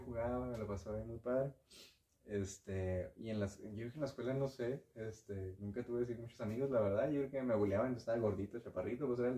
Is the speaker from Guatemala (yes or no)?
no; Chihuahua, Mexico; Pues nací aquí en Chihuahua. Uh-huh. Generalmente, yo mis primeros 10 años de mi vida viví ahí en Chihuahua 2000.